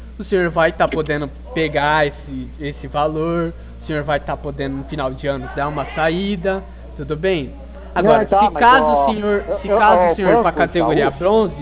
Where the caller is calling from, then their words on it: São Paulo, Brazil; eu falo de São Paulo, Avenida Paulista.